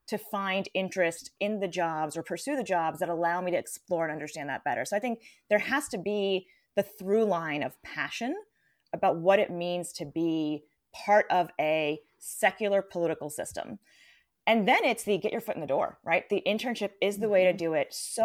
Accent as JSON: {"language": "English", "region": "New York", "country": "United States", "tie": "born or raised there", "said": "I grew up in New York, came here for an internship."}